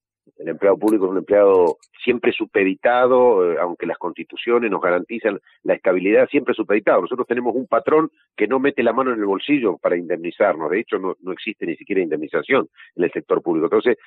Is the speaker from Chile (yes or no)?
no; Argentina; Yo soy argentino